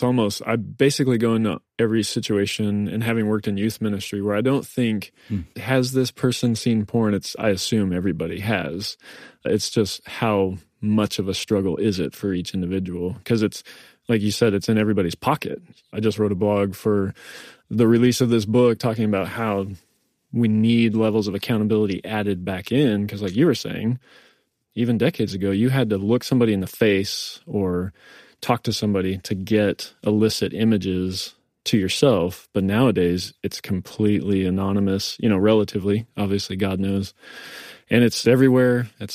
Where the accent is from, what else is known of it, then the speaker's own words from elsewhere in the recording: Arizona, United States; We met in seminary. I grew up in Arizona. She grew up in Arkansas. We met in Kentucky.